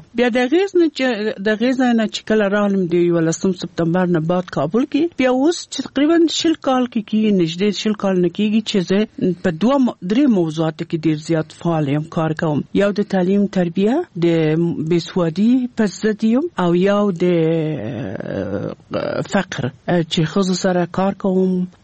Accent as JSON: {"language": "Pashto", "country": "Afghanistan", "said": "زه یو افغان یم،"}